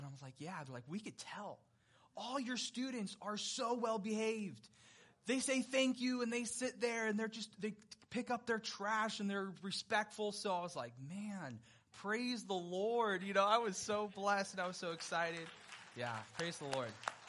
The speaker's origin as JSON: {"language": "English", "region": "California", "country": "United States", "said": "And good thing I'm from California, we don't say yes, ma'am, yes, sir, you know, it's just culturally what we do out there."}